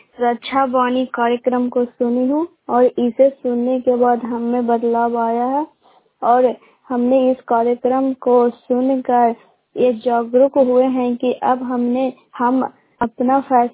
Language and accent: Hindi; Saidanpur, India; और मैं सैदनपुर गांव की रहने वाली हूँ